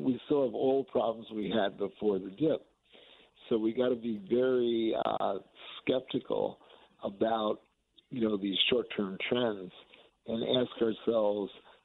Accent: New York, United States; I'm from New York. We play stickball.

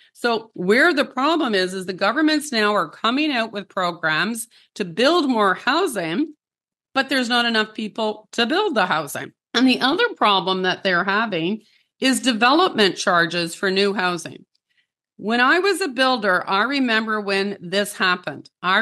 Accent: Canada; So as a Canadian

